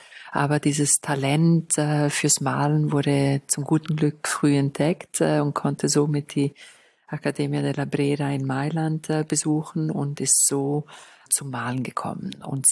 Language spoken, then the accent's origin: German; Graubünden, Switzerland; hat man die ganze Segantini-Welt im Engadin. Darum ist mir auch die Bodenständigkeit und meine Heimat so wichtig